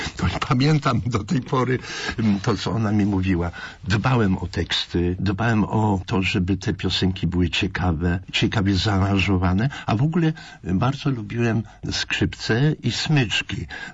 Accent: Niepołomice, Lesser Poland, Poland; Ja urodziłem się w Niepołomicach po wojnie oczywiście, na Królewskim Zamku. Tam po wojnie była izba porodowa. Myśmy mieszkali z rodzicami na rynku, czyli w rynku, mieliśmy kamieniczkę taką

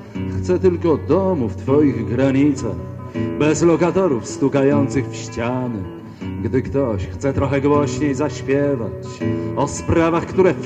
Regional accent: Nowy Sącz, Lesser Poland, Poland; ja za licealnych moich czasów, kiedy to wychowywałem się w Nowym Sączu

